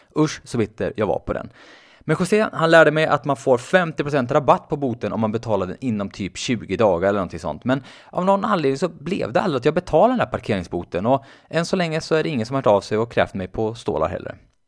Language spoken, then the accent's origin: Swedish; Sweden; Och när jag nämnde att jag var från Sverige så kom han ihåg att jag jobbade ihop med mexikanen.